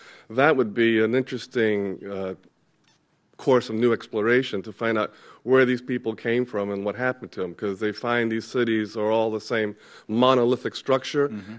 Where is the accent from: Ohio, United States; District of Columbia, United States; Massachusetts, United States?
District of Columbia, United States; Washington; also born or lived in Egypt; from Washington, D.C. I've had the privilege of traveling around the world and living in places like Egypt for many years